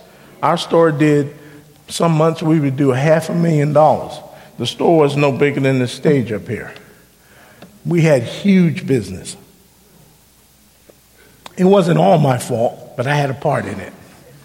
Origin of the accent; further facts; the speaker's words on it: Texas, United States; now in Portland, United States; And then I moved up here to Portland from Texas, and I would talk to him on the phone, and he hired me to work in his store up here.